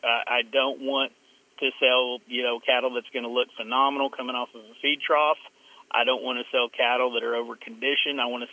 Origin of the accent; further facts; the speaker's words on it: Eakly, Oklahoma, United States; It's always been something we've done growing up in the Eakley area.